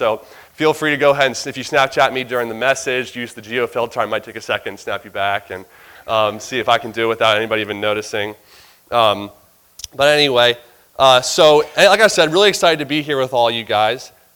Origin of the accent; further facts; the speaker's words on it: Florida, United States; moved away as an adult; So I moved to the Great White North about two and a half years ago. But I grew up down in Florida.